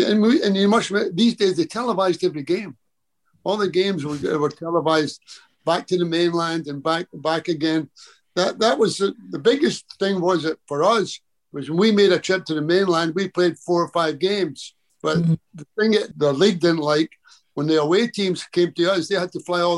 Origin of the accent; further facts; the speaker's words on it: United Kingdom; And being a British player, most of the British players, they had people, family come and visit them. You know, people coming from England and coming from all over.